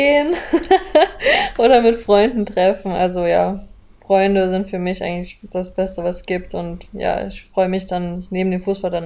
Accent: Mainz, Rhineland-Palatinate, Germany; Ja, ich komme ja auch aus Mainz, ist ja in der Nähe von Frankfurt

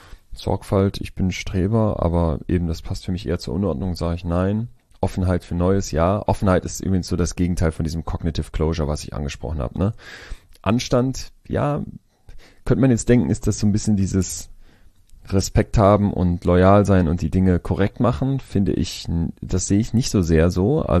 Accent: Germany; als Deutscher

